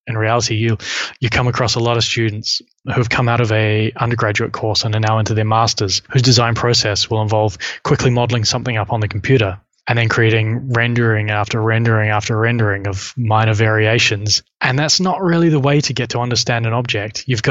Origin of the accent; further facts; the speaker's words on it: New Zealand; now in London, United Kingdom; I'm an industrial designer. I'm originally from New Zealand, but I'm now based in London.